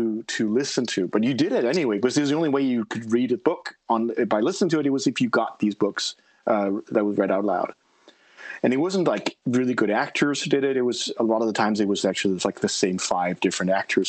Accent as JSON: {"language": "English", "country": "Denmark", "accent": "American", "said": "I'm sure some of you who listen to this might think I might be American. I am not American. I am actually from Denmark."}